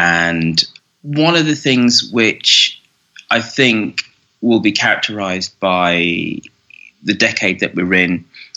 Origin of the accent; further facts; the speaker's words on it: Birmingham, West Midlands, United Kingdom; my hometown of Birmingham